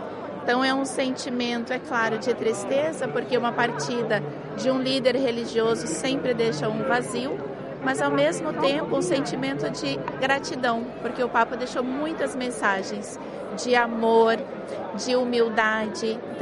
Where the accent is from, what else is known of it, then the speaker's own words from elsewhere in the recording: Curitiba, Paraná, Brazil; eu falo sou de Curitiba.